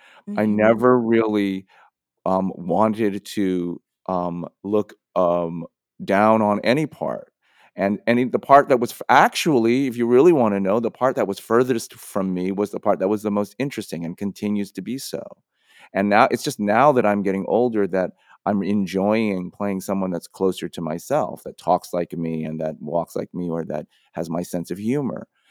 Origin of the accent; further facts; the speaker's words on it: San Francisco, California, United States; who I knew as who I grew up with in San Francisco.